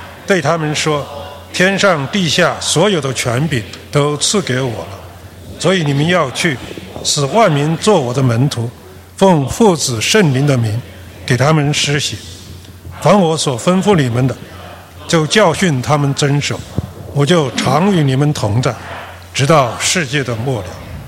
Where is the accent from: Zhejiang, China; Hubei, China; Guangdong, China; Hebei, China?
Hubei, China; Wuhan; 所以我们再次求神怜悯看顾我的家乡武汉